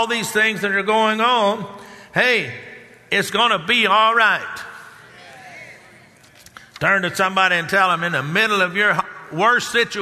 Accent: Texas, United States; Especially where I grew up down in Texas, because in the summertime, man, you got the air conditioner on in there.

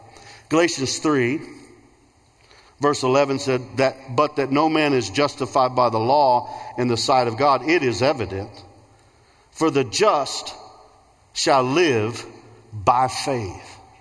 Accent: Illinois, United States; I mean, for me as a St. Louis Cardinal fan, growing up in Central Illinois, where I was surrounded by Cardinal fans and Cubs, right in the area where it just washes over.

